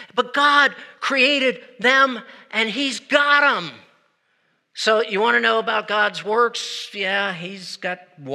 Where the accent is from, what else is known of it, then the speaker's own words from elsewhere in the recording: East Coast, United States; The Atlantic Ocean, I grew up on the East Coast. I love the Atlantic Ocean.